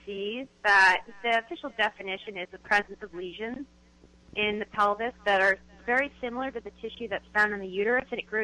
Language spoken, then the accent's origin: English; Massachusetts, United States; now in Santa Cruz, United States; No, I grew up in Cape Cod, in Massachusetts, and now I live in Santa Cruz.